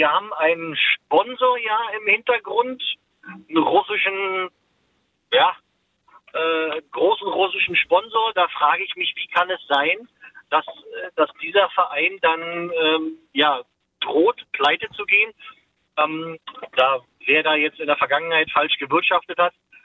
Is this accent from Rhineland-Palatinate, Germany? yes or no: no; Berlin, Germany; Als Köpenicker ist es natürlich dann auch Union. Also als Berliner muss man ja nicht zwangsläufig Hertha-Fan sein.